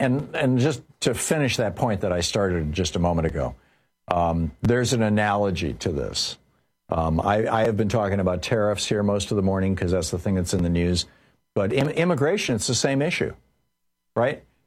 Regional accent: Michigan, United States; I grew up in Michigan. We studied tariffs when I was in elementary school

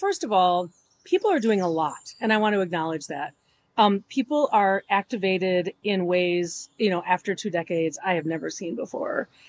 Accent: Wisconsin, United States; I'm Southeast. Sorry. We might play sheepshead together. I grew up in the Southwest part of the state. The card games are regional.

